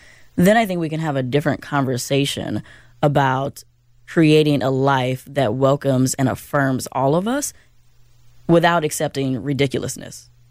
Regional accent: Chicago, Illinois, United States; So I'm from Chicago, and mm-hmm. where I'm from, we travel together.

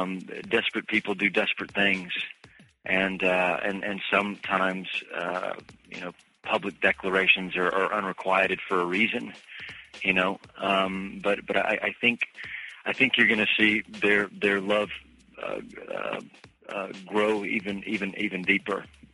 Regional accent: the South, United States; And that's not my experience, kind of growing up in the South.

